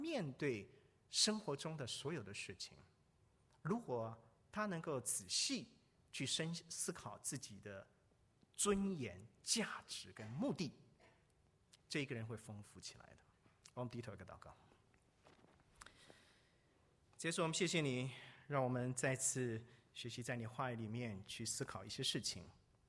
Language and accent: Chinese; China; 我们中国人就是说儿女成才怎么样，父母亲就得到满足嘛